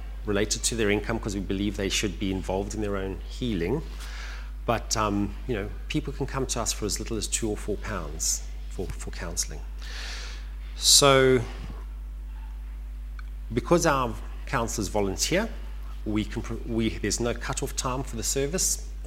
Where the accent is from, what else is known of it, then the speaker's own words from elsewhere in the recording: South Africa; now in United Kingdom; So I'm from South Africa originally.